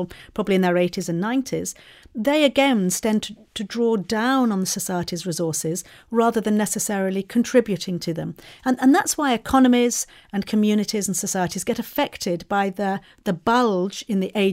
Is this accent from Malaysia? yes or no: yes; Malaysia; now in Singapore; one of the boys that I went to school with, who lives in my hometown back in Malaysia, he wanted to marry me. I didn't want to get married because I love my life in Singapore.